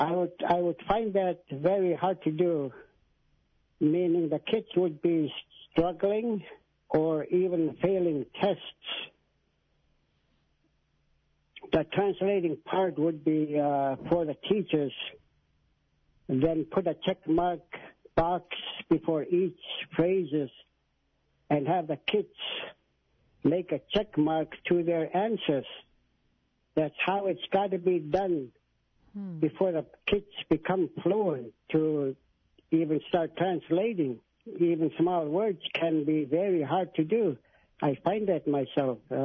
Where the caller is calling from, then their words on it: Napaskiak, Alaska, United States; Nabaskiak.